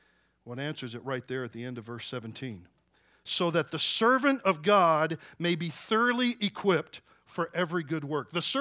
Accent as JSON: {"language": "English", "town": "Dallas", "region": "Texas", "country": "United States", "said": "I said, well, I'm from Dallas. I'm the president of Dallas Christian College."}